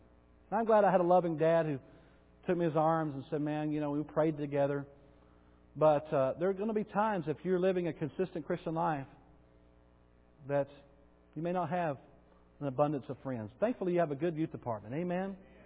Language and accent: English; Bowie, United States; the small town that we grew up in Bowie, every weekend there was parties.